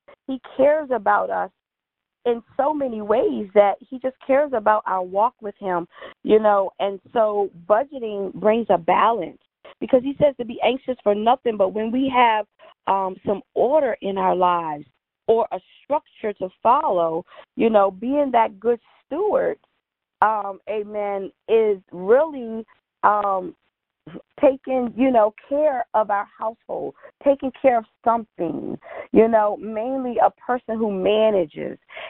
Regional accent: Woodbridge, Virginia, United States; I grew up in the Woodbridge, Virginia area, and I attended high school.

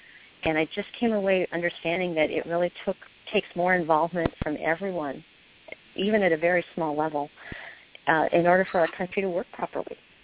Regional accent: Mississippi, United States; born there; I was born in Mississippi, so, you know, it's a southern thing.

